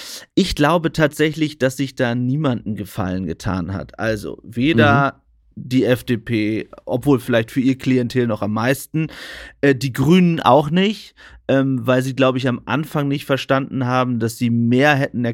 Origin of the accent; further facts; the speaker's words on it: Lower Saxony, Germany; Ich als Ostfriese